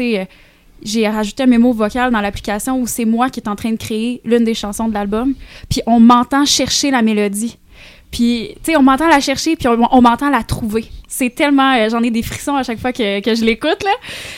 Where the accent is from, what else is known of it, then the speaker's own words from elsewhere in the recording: Rimouski, Quebec, Canada; je viens de Rimouski, je viens du Bas-Saint-Laurent, puis c'est les paysages qu'on a par chez moi